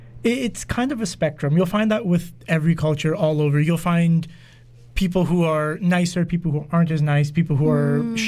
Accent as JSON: {"language": "English", "region": "Punjab", "country": "India", "said": "In terms of being Indian, I would say that, like, at least in my experience as a Punjabi, it's a very social culture."}